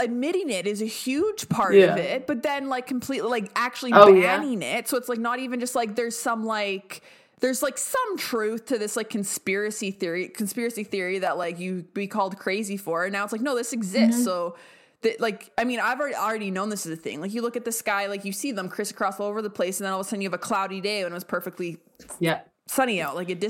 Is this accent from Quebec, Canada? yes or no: no; Alberta, Canada; which I grew up in Alberta and I live in BC now.